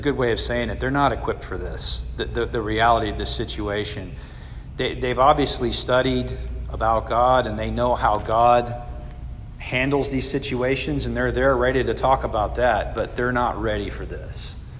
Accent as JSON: {"language": "English", "town": "San Antonio", "region": "Texas", "country": "United States", "tie": "born or raised there", "said": "When I grew up in San Antonio behind our house, we had this creek that ran behind our house"}